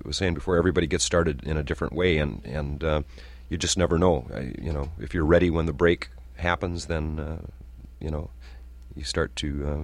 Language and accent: English; Fargo, North Dakota, United States; And I'm born and raised in Fargo, and Detroit Lakes was the hot spot